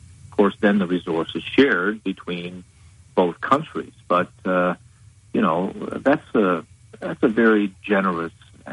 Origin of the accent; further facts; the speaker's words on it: Newfoundland and Labrador, Canada; Well, I was born and raised in Newfoundland. I grew up in very rural circumstances, particularly as a young boy.